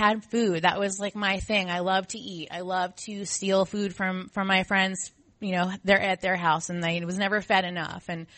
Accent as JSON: {"language": "English", "region": "New Jersey", "country": "United States", "tie": "born or raised there", "said": "I grew up in New Jersey, and I'm Italian and Jewish."}